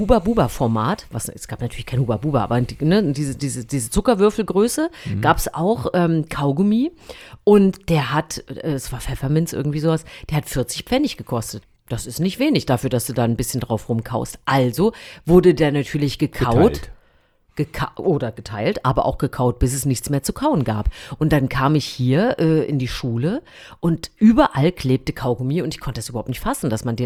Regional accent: East Germany, Germany; Ich komme aus dem Osten.

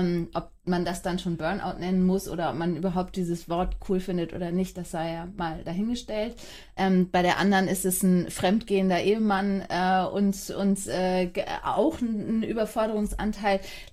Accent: Hamburg, Germany; Ich bin alleinerziehend, bin Hamburgerin und bin 8 Jahre jede zweite Woche in Frankfurt gewesen.

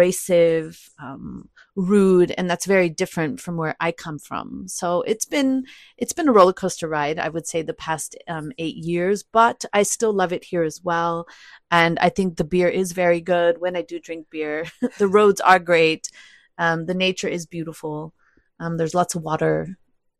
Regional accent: El Paso, Texas, United States; So yes, I come from El Paso, Texas. My father is from Mexico, from Ciudad Juarez, which is just across the border of Mexico.

